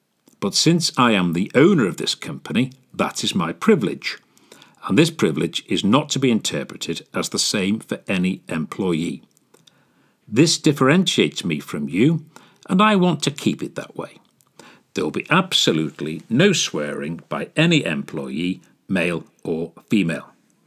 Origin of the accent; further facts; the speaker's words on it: Wigan, North West England, United Kingdom; I first entered a law firm to do some work experience in my hometown of Wigan